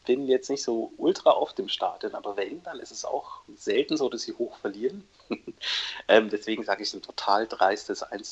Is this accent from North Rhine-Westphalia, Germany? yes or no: no; Freiburg, Baden-Württemberg, Germany; wo man als Freiburger denkt, so ja, das ist doch genau umgekehrt, wie er gesagt hat